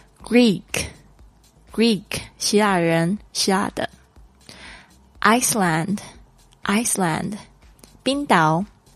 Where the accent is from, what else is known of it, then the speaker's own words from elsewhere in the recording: Taiwan; now in United States; 在美国常就是人家都以为就是我是从泰国来的，我会说哦，就是从台湾